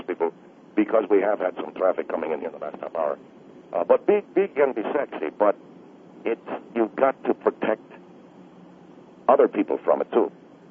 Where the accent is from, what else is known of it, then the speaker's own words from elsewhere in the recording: Argentina; and I'm from Argentina.